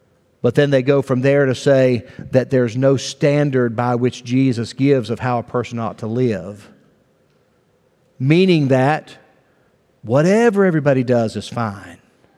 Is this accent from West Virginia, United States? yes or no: yes; West Virginia, United States; I grew up in West Virginia in rural area, but grew up with traditional values.